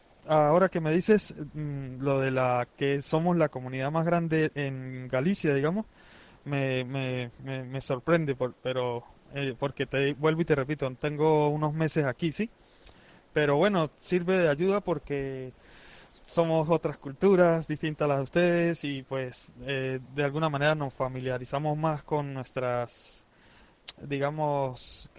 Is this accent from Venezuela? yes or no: yes; Venezuela; now in Spain; somos la comunidad venezolana lo favorece mucho porque nos dan con poco tiempo el permiso de trabajo. De hecho, desde que tenía un año aquí, me dieron residencia por razones humanitarias con permiso de trabajo.